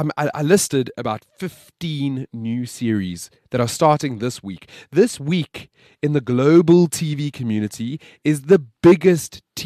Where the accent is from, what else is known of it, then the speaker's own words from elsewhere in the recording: South Africa; I'm proudly South African